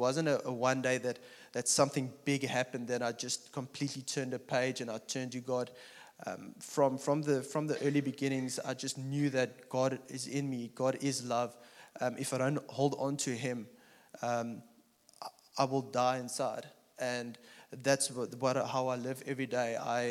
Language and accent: English; Kempton Park, Gauteng, South Africa; It's not the greatest part of South Africa, not the richest part of South Africa. And so I grew up in Kempton Park and went in school in Boksburg.